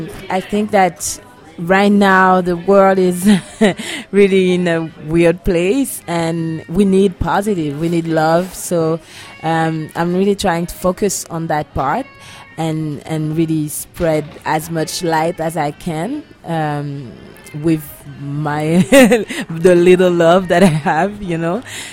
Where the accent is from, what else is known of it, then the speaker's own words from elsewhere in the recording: Guadeloupe, France; now in Montreal, Canada; And I come from Guadeloupe. I studied in jazz in Montreal. And yes, I got a bachelor in music, in jazz music. And I've been in Montreal for several years now